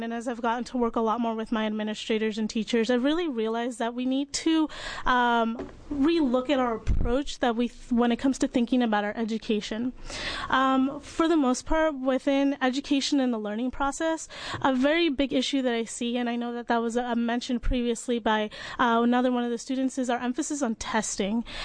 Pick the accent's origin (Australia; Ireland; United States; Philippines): United States; Hillsboro, Oregon; I am a senior at Glencoe High School, and I am from Hillsboro, Oregon.